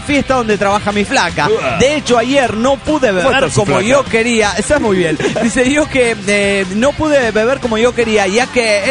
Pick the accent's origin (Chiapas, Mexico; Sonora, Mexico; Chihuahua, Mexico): Chihuahua, Mexico; Delicias; Ya me estoy yendo de vacaciones. 10 días a mi tierra, delicia